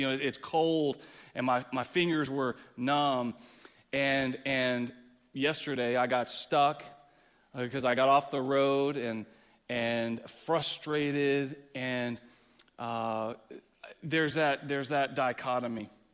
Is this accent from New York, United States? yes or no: no; Texas, United States; growing up in Texas, I'm used to seeing this visual.